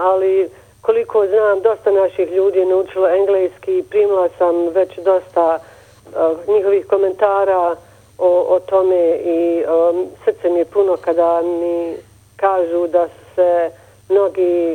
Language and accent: Bosnian; Sarajevo, Federation of Bosnia and Herzegovina, Bosnia & Herzegovina; Rođena sam u Sarajevu, tamo sam završila i osnovnu i srednju školu i fakultet, studirala sam i filozofiju i sociologiju pored novinarstva na političkim naukama u Sarajevu